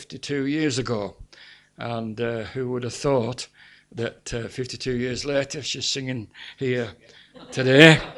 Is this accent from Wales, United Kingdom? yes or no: no; Wyresdale, North West England, United Kingdom; And we was brought up in Wyresdale, just the other side of the Trough of Borland. So the ground is very familiar to us.